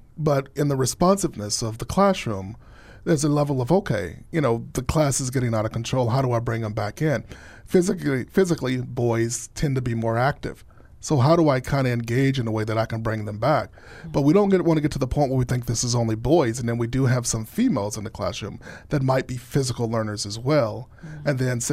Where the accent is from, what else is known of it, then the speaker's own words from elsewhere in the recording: Texas, United States; Sorry to my Texas friends. I grew up in Texas.